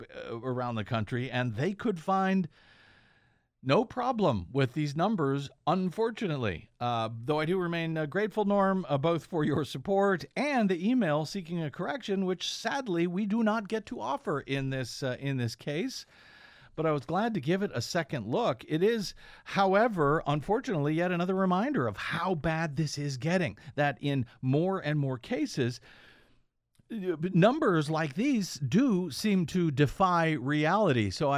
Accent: St. Louis, Missouri, United States; of course, I'm from St. Louis originally, so it really stood out.

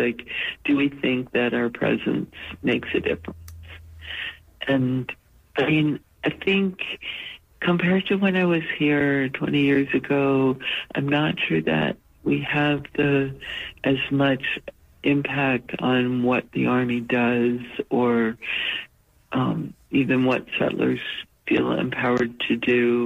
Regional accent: United States; everyone was asking us, where are you from? And, you know, when we would say America, most of them would say, oh, I love America.

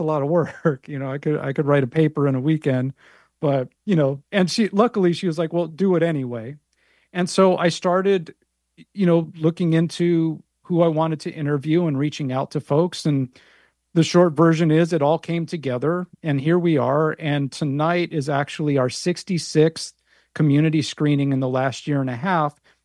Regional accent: Los Angeles, California, United States; it is a product of my being born and raised in Los Angeles, growing up here, having gone to college for the first time in the 90s at USC and studying sociology

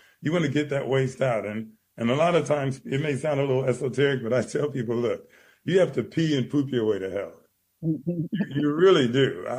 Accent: Los Angeles, California, United States; And I grew up in Watts, and I used to make sugar syrup because we couldn't afford the syrup all the time.

